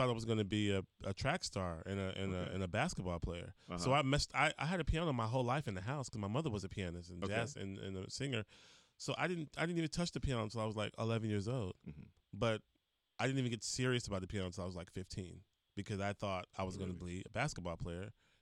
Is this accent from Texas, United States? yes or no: yes; Quail Valley, Texas, United States; I grew up in Quail Valley.